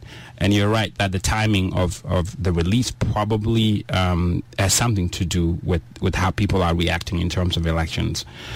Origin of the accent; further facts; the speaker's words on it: Warrap, South Sudan; Now, so I come from Warab.